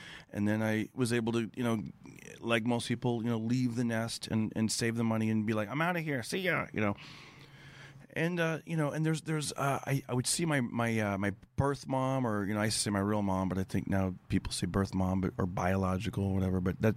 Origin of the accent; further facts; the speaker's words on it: Fresno, California, United States; my characters from, you know, growing up in Fresno